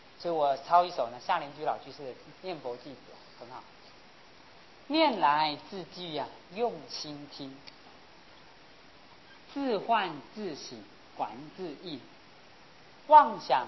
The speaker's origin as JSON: {"language": "Chinese", "country": "China", "said": "我们中国人不是讲吗，心弦，有没有啊？"}